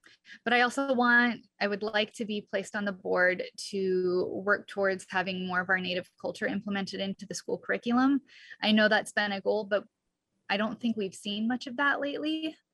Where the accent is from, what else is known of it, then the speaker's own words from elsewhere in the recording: Ketchikan, Alaska, United States; I grew up in Ketchikan. I went through elementary, middle school, and high school through here.